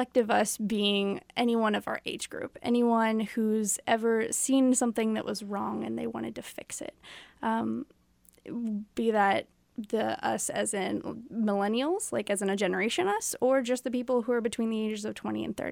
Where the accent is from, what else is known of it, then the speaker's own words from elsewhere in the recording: Joplin, Missouri, United States; Okay, so I'm 19 right now, but I don't know. I grew up in Joplin, Missouri, in a very small town. You didn't see a lot of activist movements there.